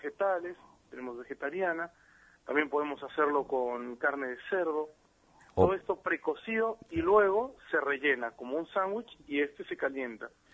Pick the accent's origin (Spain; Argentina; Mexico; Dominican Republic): Mexico; Si yo soy mexicano.